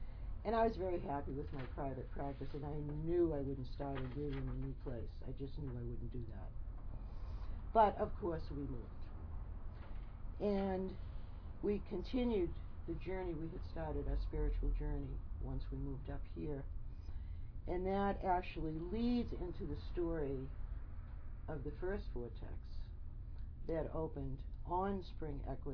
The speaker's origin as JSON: {"language": "English", "town": "Cambridge", "region": "Massachusetts", "country": "United States", "tie": "born there", "said": "In this life, I was born on the East Coast in Cambridge, Massachusetts in 1942."}